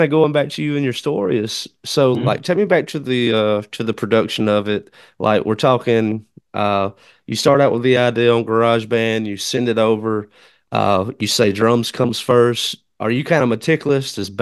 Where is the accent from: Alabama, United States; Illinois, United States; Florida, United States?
Alabama, United States; now in Mississippi, United States; What I found is, I'm from Alabama. I currently reside in Mississippi